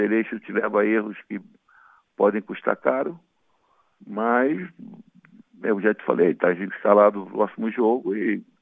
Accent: Penha, Brazil; now in Porto Alegre, Brazil; fomos criados juntos na Penha, era o amigo mais antigo que eu tinha na vida.

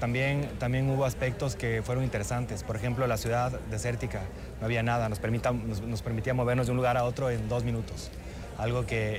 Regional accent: Ecuador; Y decir, sí, eso también somos los ecuatorianos

